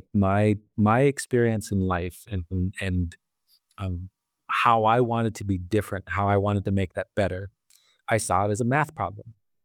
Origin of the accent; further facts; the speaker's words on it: Bad River Reservation, Wisconsin, United States; I grew up on the Bad River Reservation in northern Wisconsin. I just recently moved back. So that place will always be home.